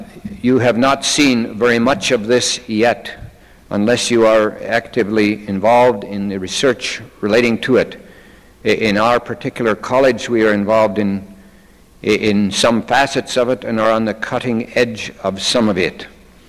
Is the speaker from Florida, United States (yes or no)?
no; Pullman, Washington, United States; A lot of people ask where I'm from, and I'm from Pullman. Pullman, Washington is the home of Washington State University.